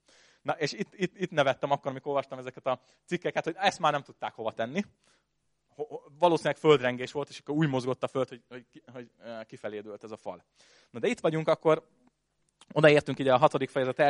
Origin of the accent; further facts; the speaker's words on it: Esztergom, Komárom-Esztergom, Hungary; amikor Esztergomba nőttem föl